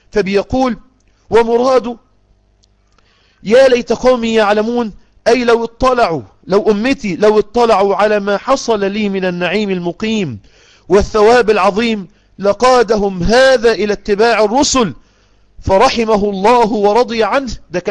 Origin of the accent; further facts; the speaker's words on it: Egypt; واللي عايزينه الآن بينشروه عندنا في مصر فواحش ليل نهار